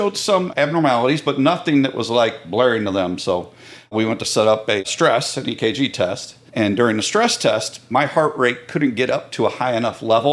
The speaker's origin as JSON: {"language": "English", "town": "Kankakee", "region": "Illinois", "country": "United States", "tie": "born or raised there", "said": "Grew up, born and raised in Kankakee area. Family all pretty much stayed around town."}